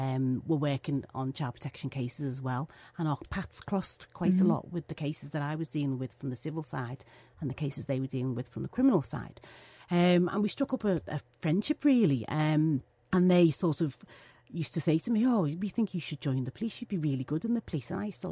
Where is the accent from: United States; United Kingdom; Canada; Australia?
United Kingdom; Liverpool, North West England; growing up in Toxteth, mm-hmm, and we were living in Toxteth